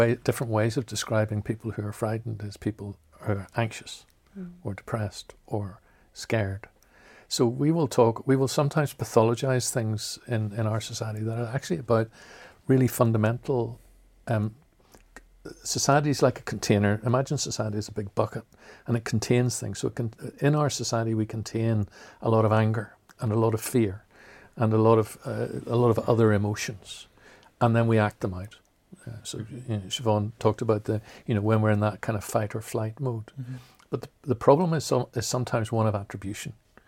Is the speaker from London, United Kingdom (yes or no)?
no; Northern Ireland, United Kingdom; I grew up in the Troubles, but they didn't really affect me.